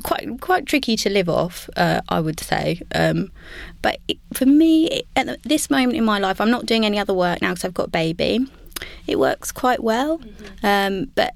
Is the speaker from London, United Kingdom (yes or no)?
yes; Brockley, London, United Kingdom; And then I grew up in Brockley. Went away for uni, lived in different countries, lived in different places.